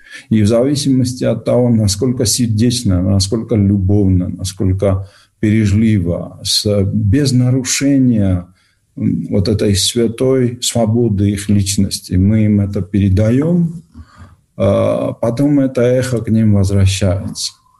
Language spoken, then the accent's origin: Russian; Georgia; Вы меня простите, меня как понесет, я же грузин